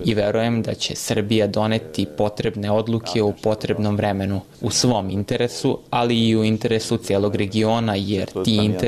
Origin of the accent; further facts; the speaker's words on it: Albania; kao što i kod nas u Albaniji